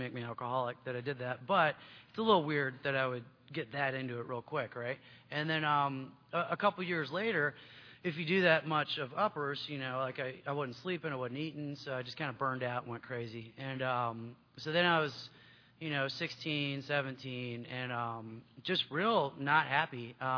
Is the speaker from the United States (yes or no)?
yes; Michigan, United States; born there; I was born in Michigan. I didn't really like being a kid.